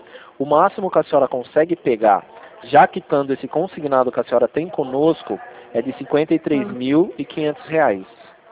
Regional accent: Rio Claro, São Paulo, Brazil; A gente é de Rio Claro.

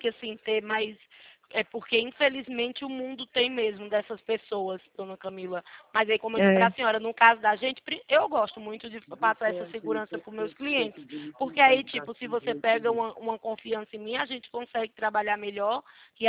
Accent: Ceará, Brazil; ah, é porque eu vim do Ceará e progredi muito.

